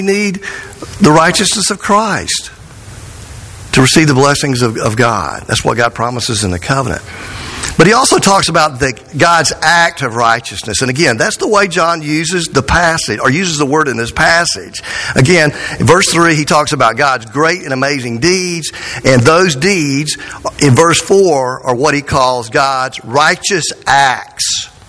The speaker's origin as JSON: {"language": "English", "country": "United States", "said": "being the American pastor I am"}